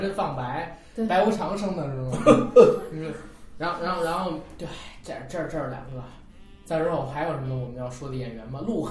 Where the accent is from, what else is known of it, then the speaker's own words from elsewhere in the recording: Beijing, China; 我作为一个北京人啊，从小长在胡同里，老炮的儿子